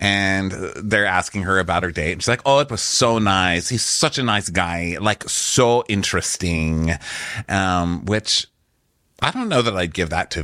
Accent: Texas, United States; I'm from Texas, so I'm into a good passive aggressive hair tease.

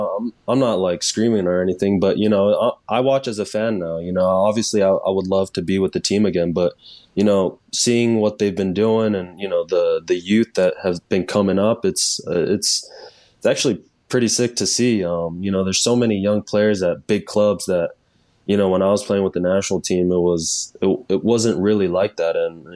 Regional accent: Hawaii, United States; also born or lived in California; growing up in Hawaii, everyone was basically half Asian or something. And then, you know, moving to California, everyone was mainly white.

